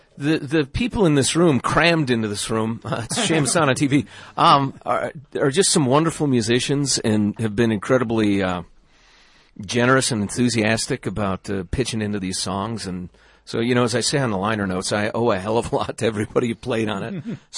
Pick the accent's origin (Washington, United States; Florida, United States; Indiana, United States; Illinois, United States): Illinois, United States; I grew up outside of Chicago. I was definitely a rock guy.